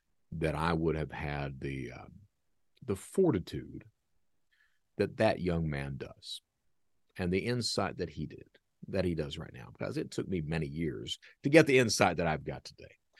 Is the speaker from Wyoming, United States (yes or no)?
no; Hazard, Kentucky, United States; Now, I grew up in Hazard, Kentucky. Okay. Most of my years were spent in Hazard, Kentucky from 9 forward.